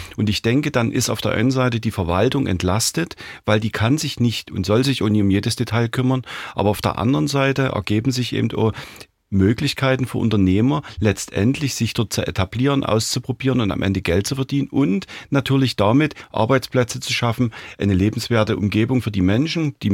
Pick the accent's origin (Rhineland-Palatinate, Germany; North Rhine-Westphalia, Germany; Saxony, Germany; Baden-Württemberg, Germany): Saxony, Germany; Großenhain; Also Großenhain, es ist meine Heimatstadt und darauf bin ich auch stolz.